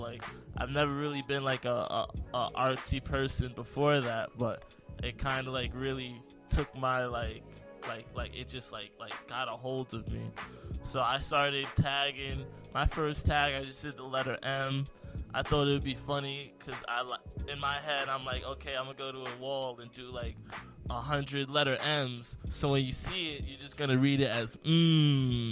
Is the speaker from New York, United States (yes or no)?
yes; Queens, New York, United States; I feel like being from New York, it's so prevalent, especially growing up in the 90s and 90s and like the mid 2000s, like Queens, you know